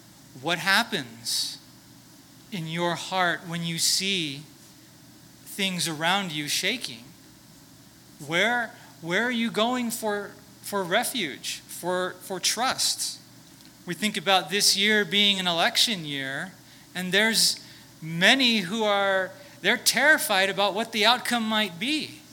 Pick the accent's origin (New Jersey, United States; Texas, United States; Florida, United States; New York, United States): Florida, United States; growing up in South Florida, hurricane season starts in May and goes all the way till November.